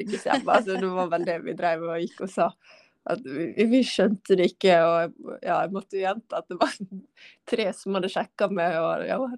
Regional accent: Ålesund, Møre og Romsdal, Norway; så bestemte vi oss faktisk for å flytte hjem til der jeg kommer fra, Ålesund. Fordi her har jeg foreldrene mine.

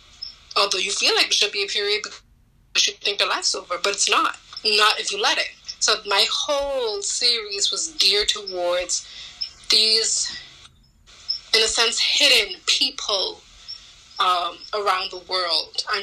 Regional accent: Nassau, New Providence, Bahamas; I'm a recent graduate of Central State University, and I'm from Nassau, the Bahamas.

